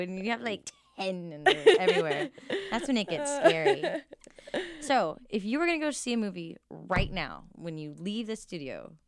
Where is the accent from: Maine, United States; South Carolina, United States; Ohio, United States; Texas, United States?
Texas, United States; Yeah, I'm from Texas, and that's a big thing in Texas.